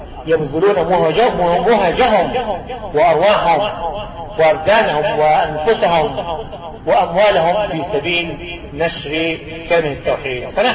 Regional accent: Egypt; وأن يجعل بلدنا مصر في كنفه وأمانه

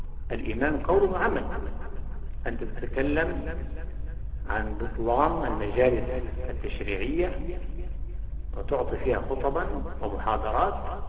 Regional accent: Egypt; عندنا في مصر

